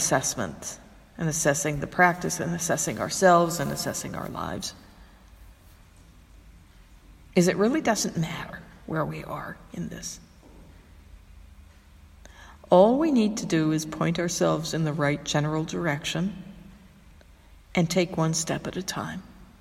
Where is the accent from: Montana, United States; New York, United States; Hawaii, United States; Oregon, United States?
Hawaii, United States; And I grew up in Hawaii, lived there a lot of my life.